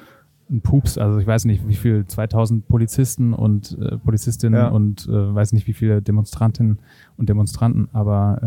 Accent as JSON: {"language": "German", "region": "Southern Germany", "country": "Germany", "said": "Also ich komme aus einer Kleinstadt aus Süddeutschland."}